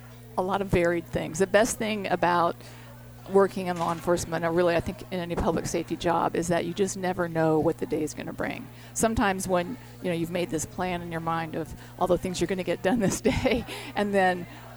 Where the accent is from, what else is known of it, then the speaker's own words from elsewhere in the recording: San Anselmo, California, United States; I grew up here. I grew up in San Anselmo, so I remember the courthouse, going to the courthouse as a little kid.